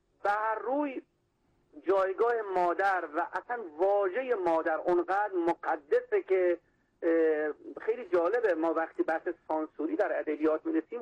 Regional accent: Bushehr, Iran; ما یک شهیدی داریم در منطقه دشتی و از شهر خودم شنبکی

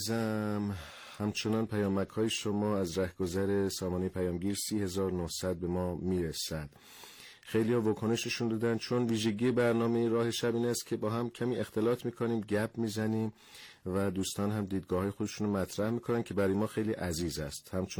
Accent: Iran; به عنوان یک ایرانی رنگ‌های گوناگون رو، لباس‌های گوناگون رو تحمل کنیم.

